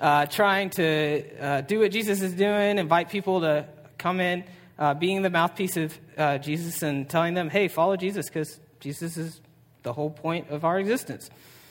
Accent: United States; I like to eat pizza. I'm an American Italian, so that's like an American Italian dish.

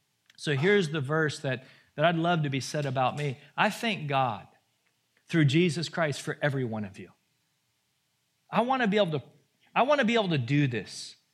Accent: Southern United States, United States; I grew up in the South

